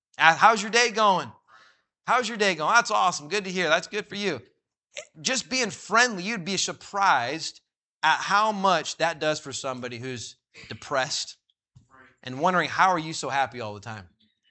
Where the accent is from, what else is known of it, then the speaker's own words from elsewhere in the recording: Sacramento, California, United States; Man, it's better out here in the country than when I grew up in Sacramento.